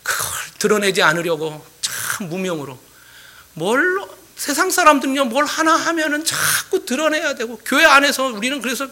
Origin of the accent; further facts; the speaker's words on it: Seoul, South Korea; 저는 어릴 때 그 당산동에 살아갔고요.